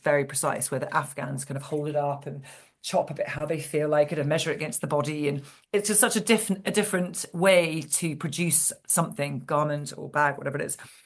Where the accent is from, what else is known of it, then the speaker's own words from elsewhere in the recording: England, United Kingdom; I'm English, so obviously a tea drinking professional